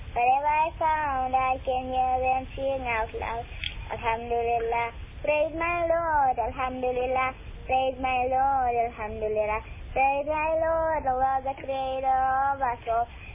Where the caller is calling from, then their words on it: Marlboro, United States; Huh? Marlboro.